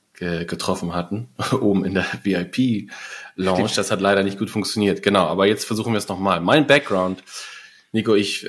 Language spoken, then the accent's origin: German; Hamburg, Germany; Ursprünglich komme ich aus Hamburg, ja.